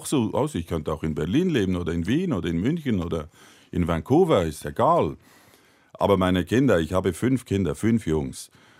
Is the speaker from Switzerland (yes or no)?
yes; Switzerland; also born or lived in France; ich bin in Frankreich geboren und habe die ersten 5 Jahre da gelebt. Mein Vater war Franzose, meine Mutter aber Deutschschweizer Grundschullehrerin.